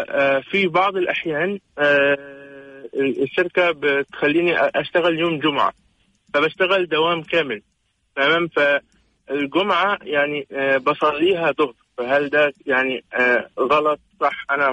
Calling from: Egypt

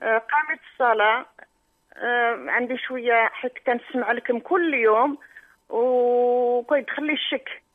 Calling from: Netherlands; من هولندا.

